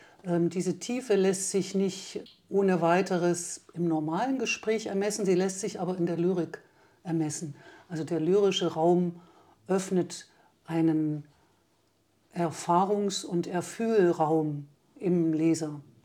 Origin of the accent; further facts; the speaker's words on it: Erfurt, Thuringia, Germany; now in Weimar, Germany; Ich bin in Erfurt aufgewachsen, aber lebe natürlich seit über 30 Jahren in Weimar.